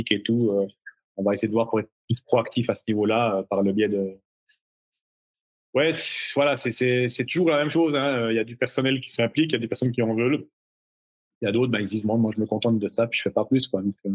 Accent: Switzerland; tu prends chez nous en Suisse la moyenne d'un. d'entrepreneur, c'est entre 120 et 130 francs l'heure

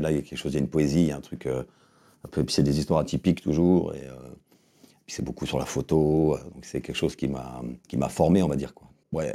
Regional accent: Paris, Île-de-France, France; also born or lived in Amiens; Je suis né à Paris 15 et j'ai grandi à Paris 11 jusqu'à mes 9 ans. Et après, je suis parti 6 ans à Amiens. Avant de revenir sur Paris, 9e.

